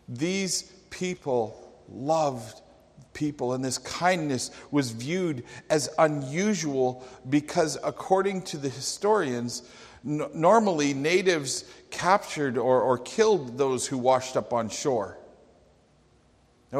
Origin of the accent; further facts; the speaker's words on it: Coaldale, Alberta, Canada; Now, I grew up in Alberta, two provinces away from here, in a tiny little town. My hometown is Coaldale.